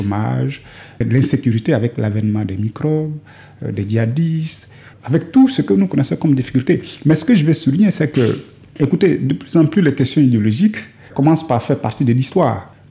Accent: Côte d’Ivoire; Ben, nous sommes des Ivoiriens

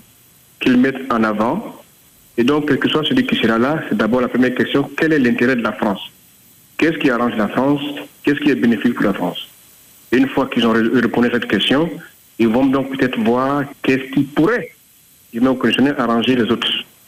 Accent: Côte d’Ivoire; Moi, en tant qu'Ivoirien, en tant qu'Africain

